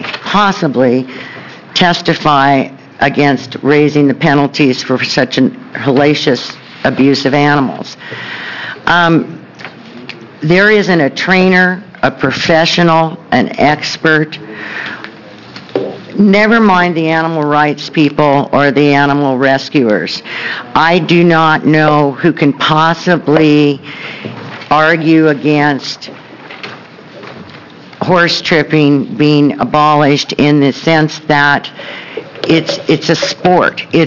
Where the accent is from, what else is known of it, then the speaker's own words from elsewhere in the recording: Salem, Oregon, United States; now in Bend, United States; I was born and raised in Salem, Oregon, and now reside in Bend